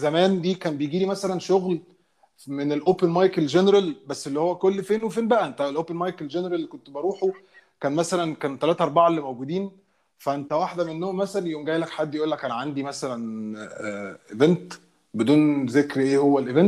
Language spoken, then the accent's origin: Arabic; Egypt; ان احنا كمصريين عندنا الابيليتي ان احنا نعمل ستاند اب كوميدي